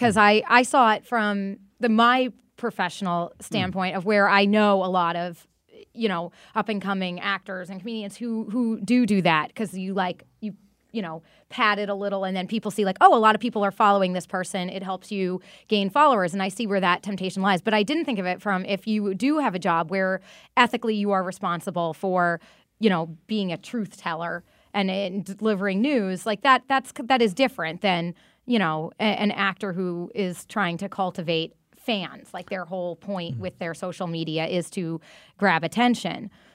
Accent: Massachusetts, United States; I'm from Massachusetts, and so Nancy Kerrigan was, you know, the little prized Olympic treasure.

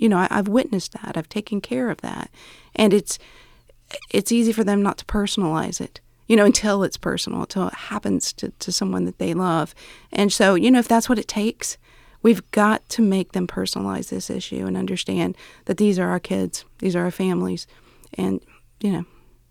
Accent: Scioto County, Ohio, United States; You know, I'm originally from Scioto County.

